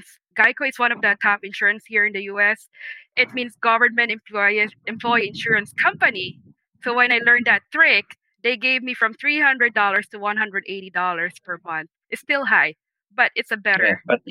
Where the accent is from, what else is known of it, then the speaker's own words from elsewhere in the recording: Manhattan, New York, United States; I'm from Manhattan.